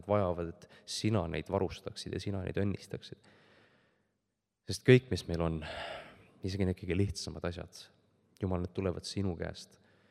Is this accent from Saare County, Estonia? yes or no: yes; Saare County, Estonia; mina olen Saaremalt pärit.